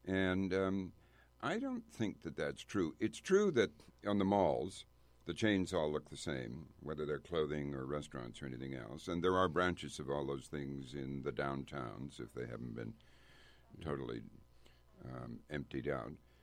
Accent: Nova Scotia, Canada; a spirit of the time in Nova Scotia where I grew up where we looked for our values to London before we looked anywhere else.

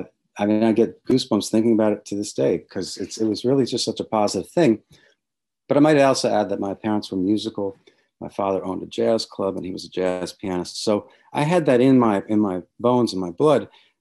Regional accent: Washington, District of Columbia, United States; I think I grew up in Washington, D.C., in a very in an atheist family

